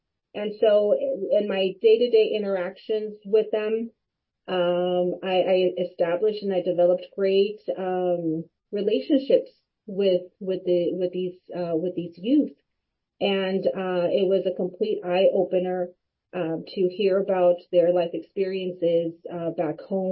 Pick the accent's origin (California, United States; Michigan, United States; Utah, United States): California, United States; I born and raised in Imperial County.